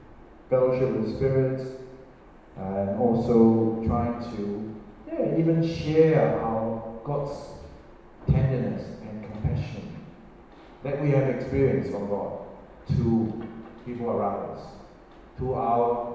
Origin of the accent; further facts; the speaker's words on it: Hong Kong; In Hong Kong, sorry, I was from Hong Kong, and I'm from Hong Kong, and they do a lot of those things.